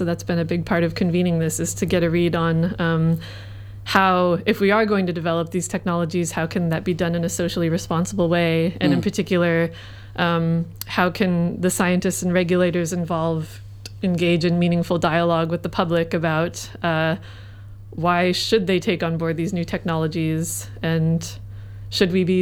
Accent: United States; now in New Zealand; as an American and a relatively recent transplant to New Zealand

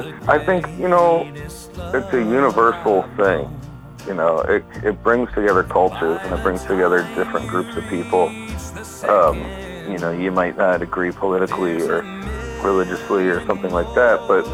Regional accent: Florida, United States; I'm from Florida, and it's all Florida wildlife themed on it.

